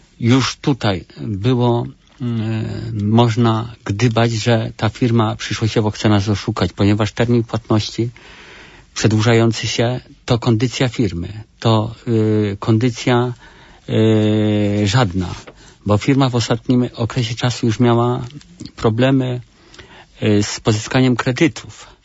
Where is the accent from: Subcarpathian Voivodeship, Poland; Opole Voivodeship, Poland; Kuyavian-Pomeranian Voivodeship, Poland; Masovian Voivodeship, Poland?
Kuyavian-Pomeranian Voivodeship, Poland; Straszewo; Pochodzę z małej miejscowości Straszewo, gmina Konec.